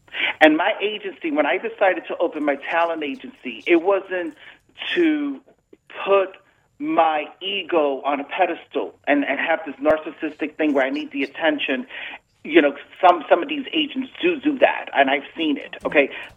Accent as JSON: {"language": "English", "region": "New York", "country": "United States", "lives_now": "Florida, United States", "said": "Trust me, I've been living here for over 14 years. I'm originally from New York, and I love Florida."}